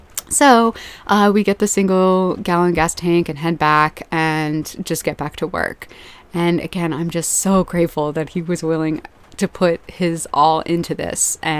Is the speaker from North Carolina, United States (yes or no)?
yes; North Carolina, United States; I tell her about that I'm from North Carolina, and we start talking about barbecue.